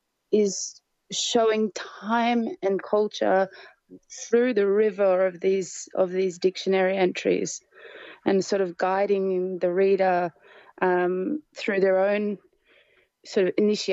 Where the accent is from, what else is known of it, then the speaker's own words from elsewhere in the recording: Nurumbang, Australia; born there; I was born on Nurumbang, you know, that's what you have to learn first, learn where you're born, the name for country.